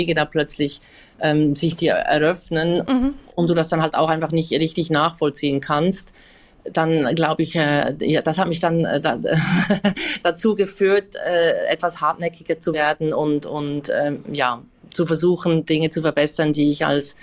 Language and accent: German; Bern, Switzerland; dass es in Bern, der Hauptstadt der Schweiz, wo ich aufgewachsen bin, tatsächlich ein Frauenteam gab